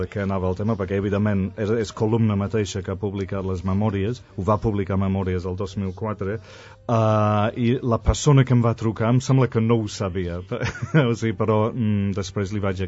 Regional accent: London, United Kingdom; i tots dos som de Londres, va ser raríssim, va ser molt estrany.

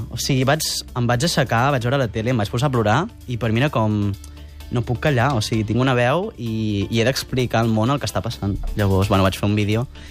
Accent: Olot, Catalonia, Spain; sóc d'Olot. O sigui, sóc de la Catalunya profunda, d'Olot.

